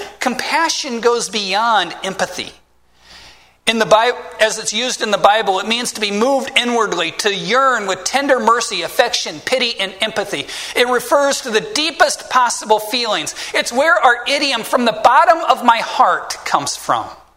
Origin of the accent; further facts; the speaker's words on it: Midwest, United States; I grew up in the American Midwest. The area of the country that I grew up in, it was farmland. It was corn and soybeans for miles upon miles